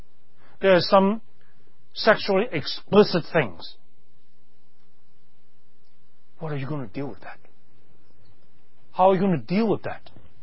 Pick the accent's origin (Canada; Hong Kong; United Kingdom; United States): Hong Kong; English is a second language; I grew up in Hong Kong. English is not my native tongue. I learned the language when I was kindergarten